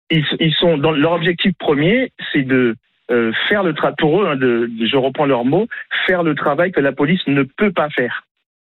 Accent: Martinique; Oui, je suis martiniquais, donc noir de peau.

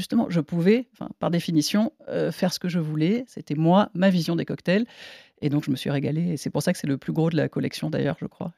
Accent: Montpellier, Occitanie, France; Moi, j'ai grandi à Montpellier, où on buvait des mauresques, donc du pastis avec du sirop d'orgeat.

